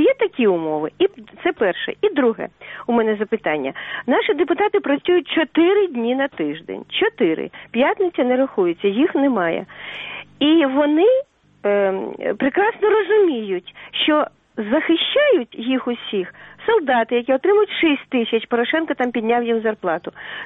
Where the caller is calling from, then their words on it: Kyiv, Ukraine; Я з Києва